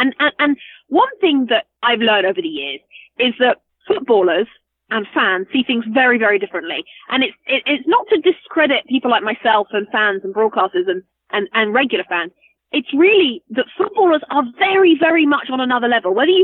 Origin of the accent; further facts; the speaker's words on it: Ealing, London, United Kingdom; I'm a girl from Ealing in London.